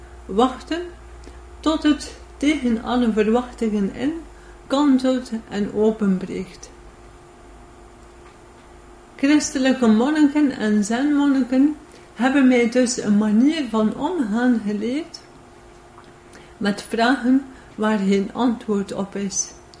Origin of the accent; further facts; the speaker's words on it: Flanders, Belgium; Ik ben een Vlaming. Ik hoop dus dat ik verstaanbaar ben voor jullie.